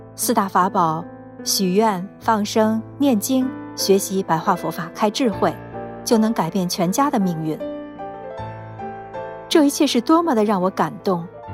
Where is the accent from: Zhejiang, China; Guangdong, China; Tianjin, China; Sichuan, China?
Sichuan, China; now in Jiangsu, China; 我是四川人，在江苏打工。